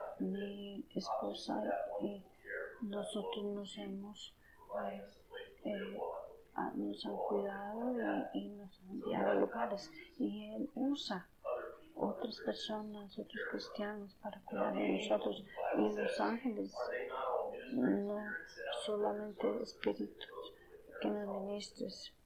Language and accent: Spanish; Phoenix, Arizona, United States; Y yo soy también de Phoenix, Arizona, y yo sé lo que es la sombra cuando me protege.